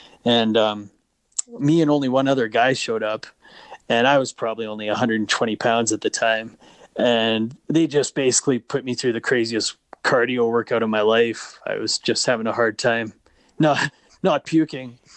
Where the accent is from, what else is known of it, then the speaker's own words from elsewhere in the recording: Prince George, British Columbia, Canada; I grew up in Prince George when I was, I think, 22, 23 years old.